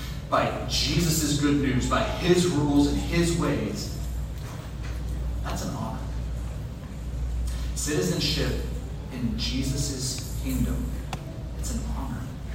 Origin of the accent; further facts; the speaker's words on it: United States; also born or lived in Mozambique; the only white kid among my neighbors, I knew what it was like to be teased and mocked for kind of being the American outsider, right?